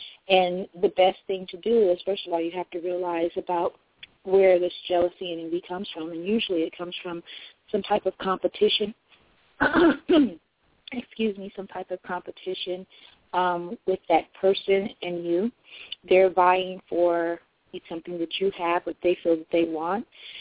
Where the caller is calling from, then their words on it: San Bernardino, California, United States; I'm calling from San Bernardino.